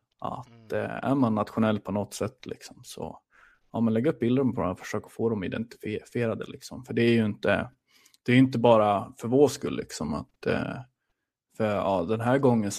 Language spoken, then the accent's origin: Swedish; Dalarna County, Sweden; jag som dalmas är ju i princip aldrig i Skåne annars.